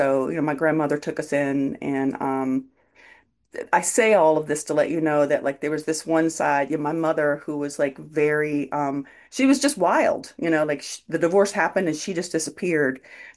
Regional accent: South Carolina, United States; And I grew up in South Carolina. And I grew up like one of the only kids who had divorced parents.

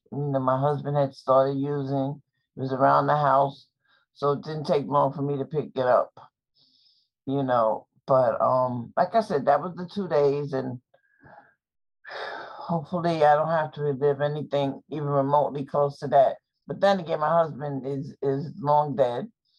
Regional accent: New York, United States; I'm from New York. I am 70 years old.

